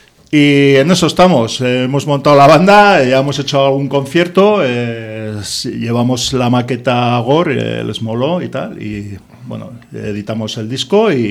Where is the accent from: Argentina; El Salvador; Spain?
Spain; Pamplona, Navarre; Bueno, somos gente de Iruña que llevamos toda la vida en esto, ¿no?